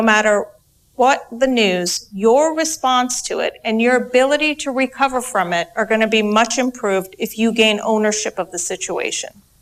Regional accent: Midwest, United States; a young girl from the Middle East deals with growing up in the Midwest

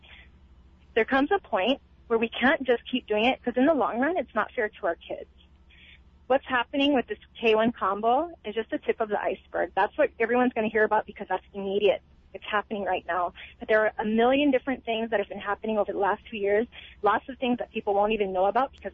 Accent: Hanalei, Hawaii, United States; I'm born and raised in Hanalei. I have three children that have attended Hanalei School, of which two are still there.

